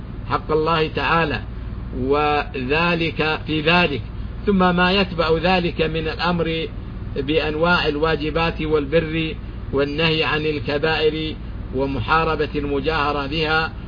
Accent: Saudi Arabia; في بلادنا المملكة العربية السعودية

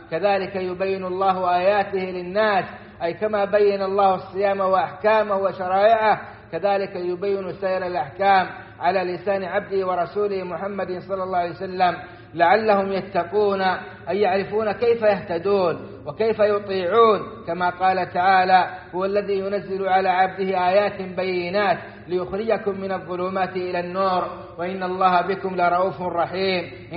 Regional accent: Saudi Arabia; وأدم على بلادنا السعودية أمنها

